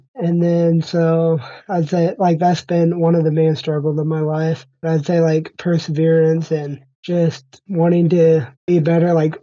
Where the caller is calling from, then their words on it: Lafayette, Indiana, United States; Lafayette, Indiana.